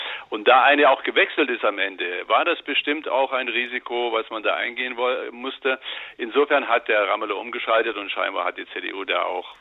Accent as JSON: {"language": "German", "region": "Thuringia", "country": "Germany", "said": "Also das muss ich schon als Thüringer sagen."}